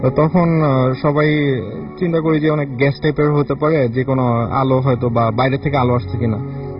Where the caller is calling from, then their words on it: Dhaka, Dhaka Division, Bangladesh; আমি কদমতলা বাসাবো থেকে এসেছি।